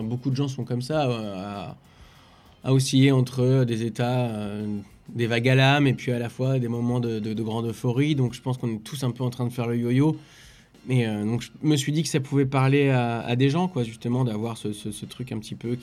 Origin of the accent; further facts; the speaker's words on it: Reims, Grand Est, France; j'aime beaucoup jouer à Reims parce que c'est ma ville et que c'est là d'où je viens.